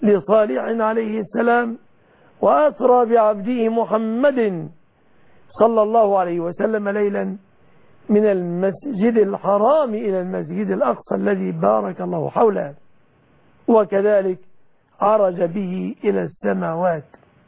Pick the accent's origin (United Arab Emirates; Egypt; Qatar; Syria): Egypt; بلادنا مصر